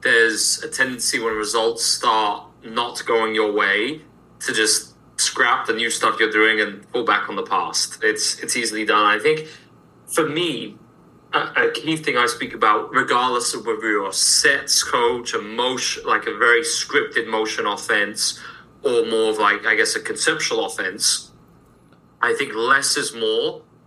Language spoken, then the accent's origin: English; England, United Kingdom; now in United States; I see the similarities to me being an English guy coaching basketball in the US.